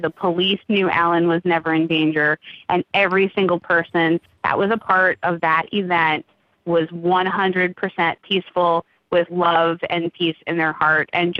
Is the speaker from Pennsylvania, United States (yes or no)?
no; New Orleans, Louisiana, United States; And I'm from New Orleans, so a parade just was a natural leap for me.